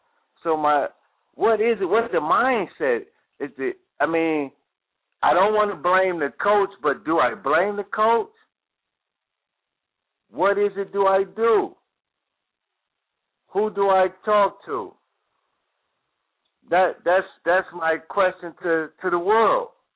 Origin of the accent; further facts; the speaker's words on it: Cleveland, Ohio, United States; It just so happens it's the first, and I'm from Cleveland